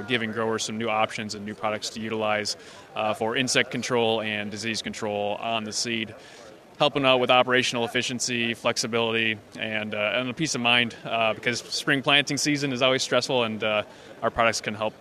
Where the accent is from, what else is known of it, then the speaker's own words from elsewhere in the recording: Midland, Michigan, United States; Yeah, so I'm from Midland, Michigan. Grew up on a farm there, corn, soybeans, sugar beets